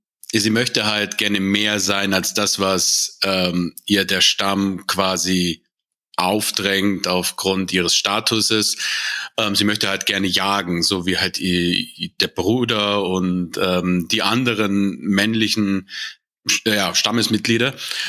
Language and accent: German; Munich, Bavaria, Germany; born there; Also geboren bin ich 1986 in München